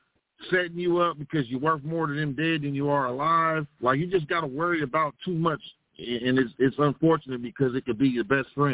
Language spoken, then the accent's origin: English; Compton, California, United States; now in Pennsylvania, United States; I'm from Compton, and I live in PA now.